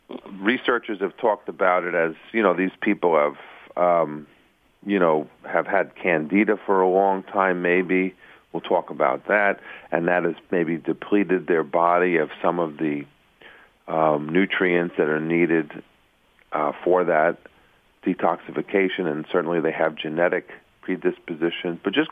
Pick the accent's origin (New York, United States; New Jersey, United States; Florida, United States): New York, United States; growing up in New York, we would always keep our bicycles down in the cellar in our apartment.